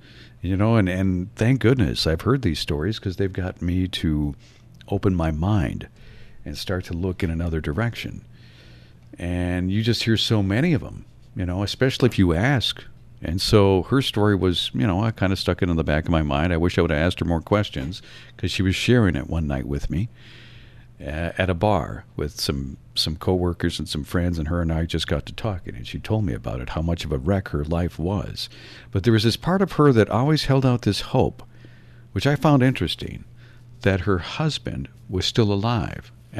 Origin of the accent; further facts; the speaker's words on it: Norway, Michigan, United States; also born or lived in Jackson, United States / Vicksburg, United States; Well, I lived here originally in Upper Michigan, and I grew up in Norway. And I moved away for a couple of years, and I lived down in Jackson and Vicksburg, Mississippi.